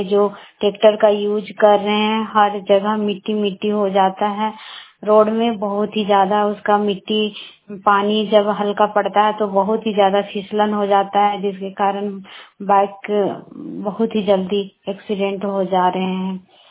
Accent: Barkagaon, Jharkhand, India; मैं बड़का गांव प्रखंड की रहने वाली हूँ।

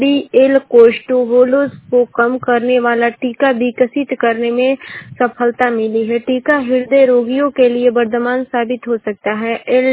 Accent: Ballia, Uttar Pradesh, India; और मैं बलिया जिले की निवासी हूँ।

